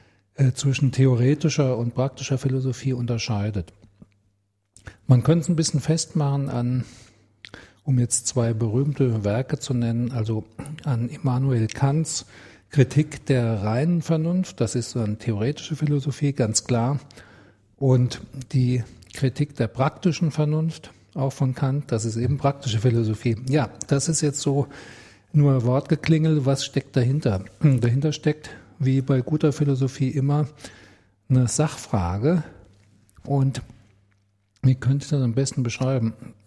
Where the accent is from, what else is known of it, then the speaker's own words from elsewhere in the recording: Frankfurt am Main, Hesse, Germany; Ja, also mein Geburtsort und im Grunde auch, wie man sagt, also der Lebensmittelpunkt. Mein Familienwohnort ist Frankfurt am Main.